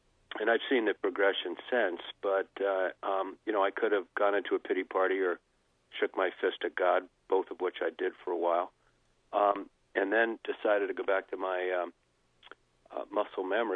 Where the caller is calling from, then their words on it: Massachusetts, United States; But I'm calling from Cape Cod.